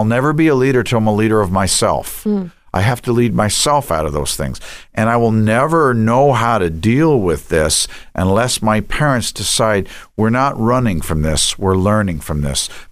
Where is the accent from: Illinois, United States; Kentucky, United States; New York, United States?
New York, United States; I would walk in a store in New York, I grew up in New York